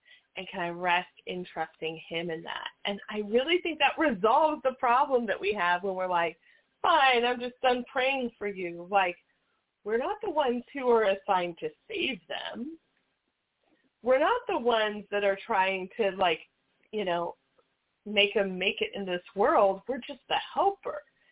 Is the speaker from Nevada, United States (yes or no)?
yes; Las Vegas, Nevada, United States; Las Vegas is a tough town, but it's my hometown, and I love this city, and I really long to see revival happen right here in Las Vegas.